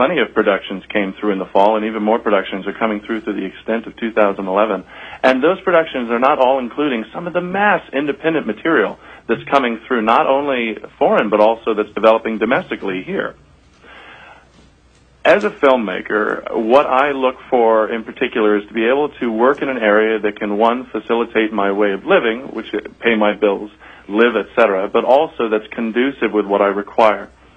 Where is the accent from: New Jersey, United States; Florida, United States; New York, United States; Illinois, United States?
Florida, United States; now in Alaska, United States; I am not originally Alaskan. I'm from Florida. And I moved here with the love for Alaska